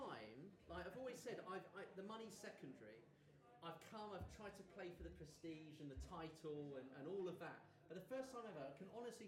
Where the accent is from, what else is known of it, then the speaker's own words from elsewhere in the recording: South East England, United Kingdom; I'm from Kent, by the way.